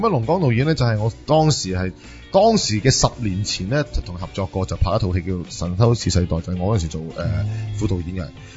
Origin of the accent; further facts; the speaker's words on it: Hong Kong; born there; 咁如果作为一个香港人咧，或者我一个香港出世嘅人咧